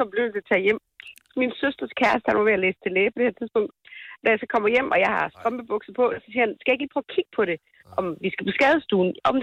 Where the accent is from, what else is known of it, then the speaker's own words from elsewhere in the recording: Løkken, North Denmark Region, Denmark; Jeg kommer fra Løkken.